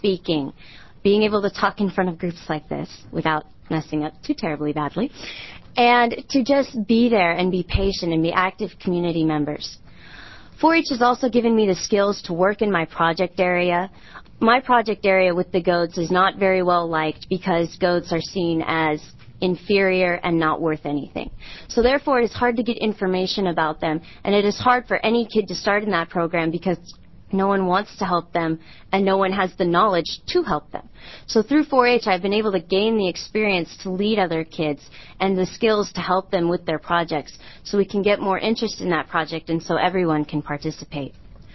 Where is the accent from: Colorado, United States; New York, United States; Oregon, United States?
Oregon, United States; Myrtle Creek; I'm a junior from Myrtle Creek, Oregon, which is in the southern half of this state.